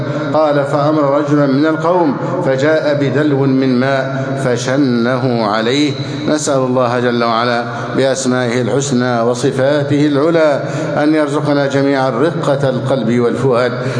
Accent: Egypt

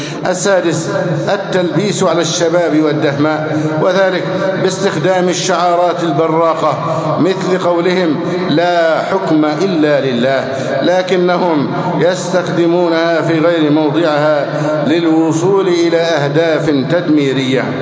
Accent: Egypt; اللهم احفظ بلدنا مصر أمناً أماناً سخاءً رخاءً وسائر بلاد المسلمين.

